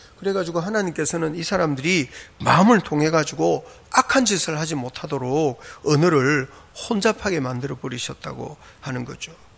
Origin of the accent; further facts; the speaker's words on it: Jeolla, South Korea; 저는 제가 웬 경상도, 저 전라도 사람인데